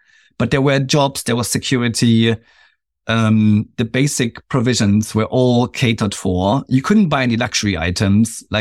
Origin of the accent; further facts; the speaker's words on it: Germany; Yeah, so growing up in East Germany, just before the wall came down, I think I had like 9 or 10 years before the wall came down.